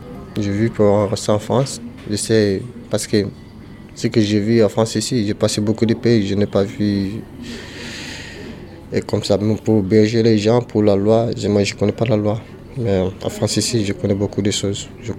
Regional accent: Kalbankoura, Mali; French is a second language; moved away; Oui, pendant le voyage, j'en ai perdu parce que au Mali, je suis vivre avec ma mère. Je suis à Kalbankoura.

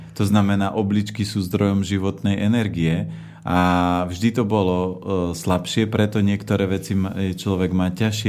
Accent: Žilina Region, Slovakia; Ja keď chodím aj domov na Oravu, odkiaľ pochádzam

